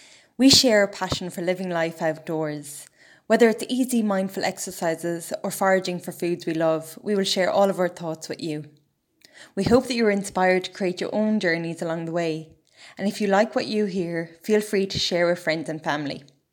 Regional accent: Ireland; I'm not afraid of hard work, and being Irish helps a bit, I think. As a culture, we always feel like the underdog

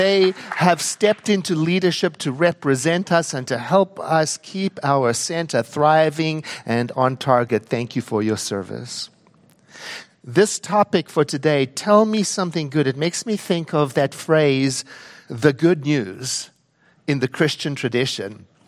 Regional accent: South Africa; as a young man when I was growing up in South Africa during the apartheid years

